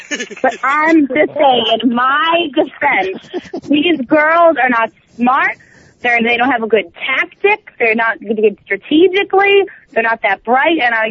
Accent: New Jersey, United States; Like, I'm from New Jersey. I'm a big mouth. I think I'm tough.

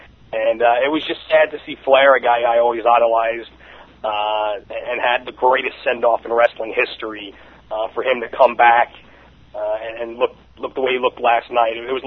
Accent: Astoria, New York, United States; moved away as an adult; now in Florida, United States; I was born in Queens. I grew up in Astoria and lived there until I was 23 and moved down to Florida after college. And I've been down in Florida ever since.

